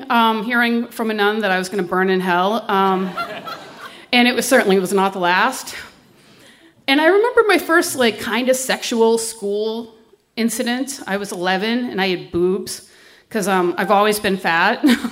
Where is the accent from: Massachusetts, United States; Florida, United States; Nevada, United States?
Massachusetts, United States; Boston; because I grew up in Boston.